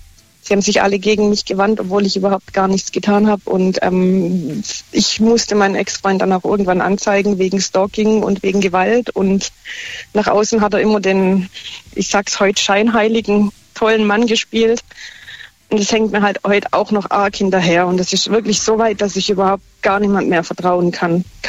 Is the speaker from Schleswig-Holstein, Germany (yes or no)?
no; Göppingen, Baden-Württemberg, Germany; Ich bin aus dem Raum Göppingen.